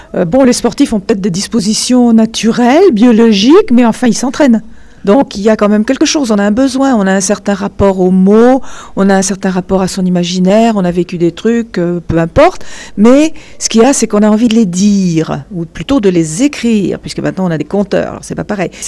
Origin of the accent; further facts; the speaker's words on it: Quebec, Canada; je viens du Québec mais je suis d'origine française